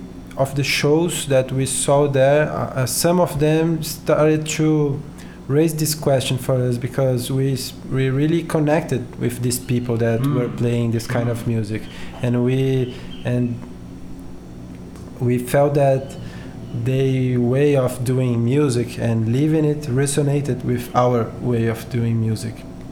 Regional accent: São Paulo, Brazil; English is a second language; I have 30 years old. I'm from Sao Paulo.

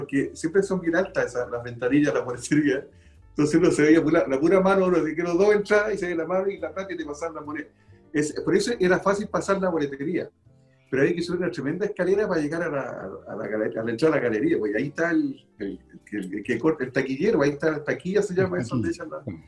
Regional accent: Valparaíso, Chile; yo soy de Valparaíso

